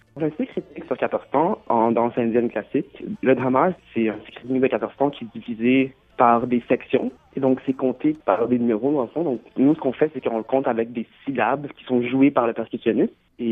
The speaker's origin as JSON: {"language": "French", "town": "Montreal", "region": "Quebec", "country": "Canada", "tie": "born or raised there", "said": "Je suis né à Montréal. J'ai passé la majorité de ma vie à Montréal."}